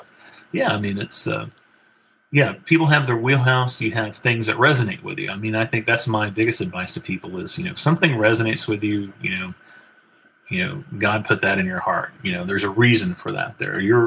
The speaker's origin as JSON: {"language": "English", "country": "United States", "tie": "born or raised there", "said": "I think growing up in America, too, we grew up in a time"}